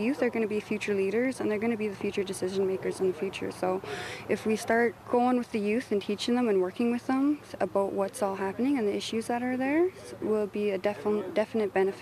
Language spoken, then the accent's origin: English; Carcross, Yukon, Canada; I am from Carcross in the Yukon here.